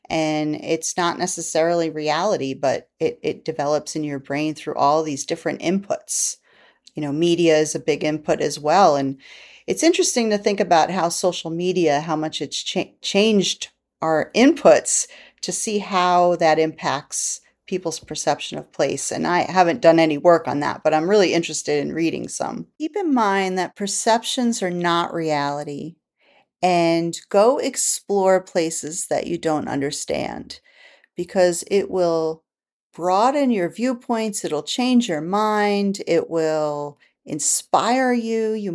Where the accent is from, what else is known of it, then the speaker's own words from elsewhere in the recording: Staten Island, New York, United States; Well, I remember it from a kid growing up in Staten Island because my family would go camping upstate, right?